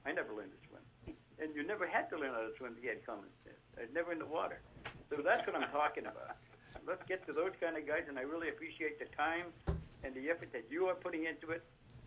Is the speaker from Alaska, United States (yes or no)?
yes; Kodiak, Alaska, United States; And I was born and raised in Kodiak 77 years ago.